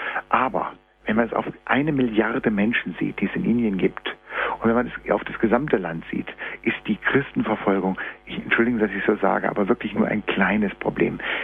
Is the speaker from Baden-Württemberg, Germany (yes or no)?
yes; Freiburg, Baden-Württemberg, Germany; ich komme aus Freiburg